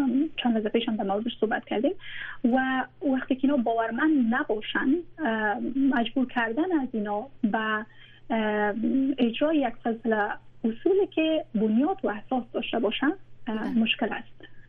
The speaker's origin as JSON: {"language": "Persian", "country": "Afghanistan", "said": "من هایی کسایی که حالا بیرون از افغانستان آمدیم"}